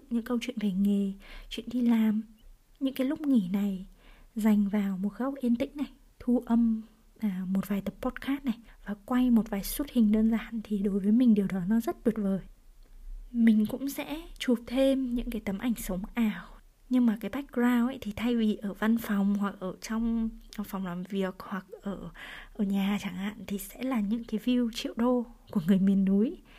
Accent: Mộc Châu, Sơn La, Vietnam; now in Hanoi, Vietnam; Và quê mình thì ở Mộc Châu. Mình sống và làm việc, học tập tại Hà Nội được gần 15 năm. Nên mỗi lần mà mình được nghỉ dài thì mình đều tìm cách phi ngay về quê.

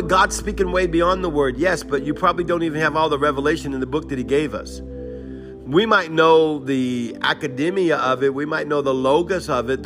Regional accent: New Orleans, Louisiana, United States; I'm from New Orleans, y'all. We eat around everything, you know.

